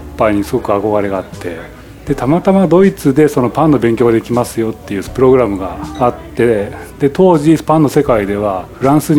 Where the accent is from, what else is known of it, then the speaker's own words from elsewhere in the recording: Okayama, Japan; 中退して、でそれから地元の岡山に戻ってたんですね、で地元の岡山で